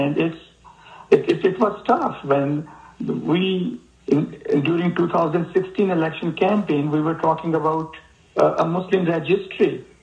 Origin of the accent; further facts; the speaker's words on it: United States; as a young physician and as an American who has nothing to do with those terrorists, had to go through this indignity.